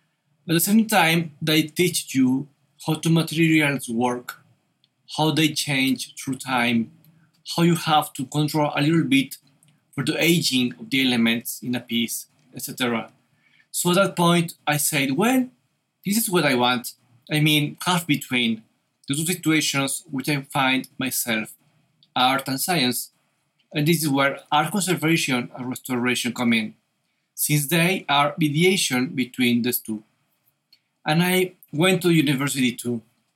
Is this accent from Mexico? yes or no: yes; Jalisco, Mexico; Well, I am from Jalisco, originally from a small town about 2 hours from the capital city